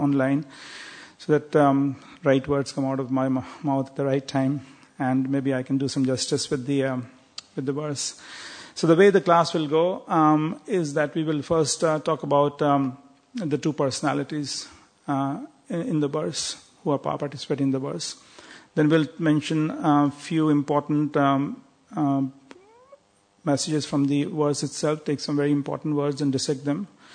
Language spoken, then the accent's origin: English; India; When I was growing up in India